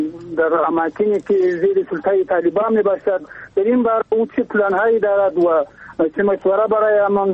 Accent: Afghanistan; البته شما خوب می فهمید و فکر دارید که ولایت ما بیخی درجه سوم جای دارد

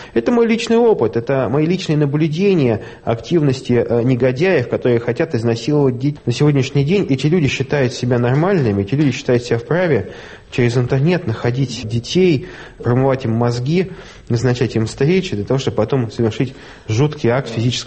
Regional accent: Russia; Я как отец троих детей, как настоящий россиянин

